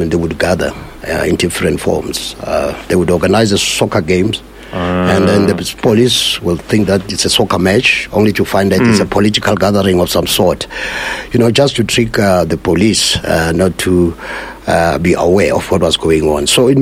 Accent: Alexandra, Gauteng, South Africa; I was born and brought up in Alex, and well, it happened that I'm the great great grandchild of the first man to buy, build property in Alex as far back as 1903.

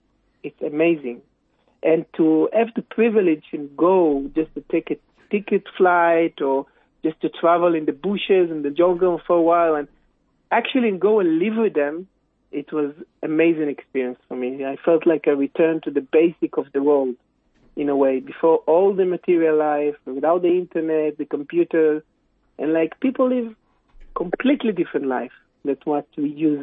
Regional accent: Haifa District, Israel; I grew up in an artist village in the north of Israel, in the Carmel Mountain, a very unique village, very special.

